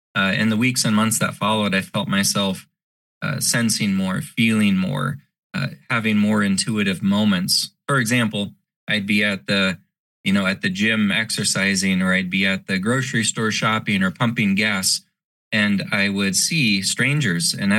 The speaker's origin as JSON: {"language": "English", "town": "Omaha", "region": "Nebraska", "country": "United States", "tie": "born or raised there", "said": "And I was invited onto a live radio show in my hometown of Omaha, Nebraska"}